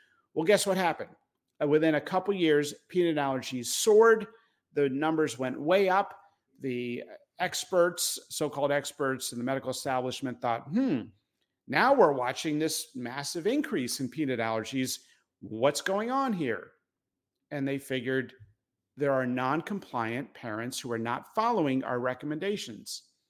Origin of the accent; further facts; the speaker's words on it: Danville, Pennsylvania, United States; I grew up in Danville, Pennsylvania.